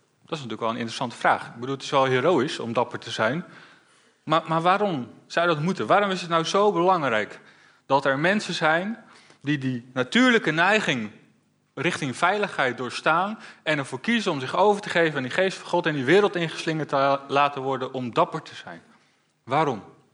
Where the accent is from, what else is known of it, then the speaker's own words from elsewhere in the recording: Ede, Gelderland, Netherlands; Ik kom uit Ede.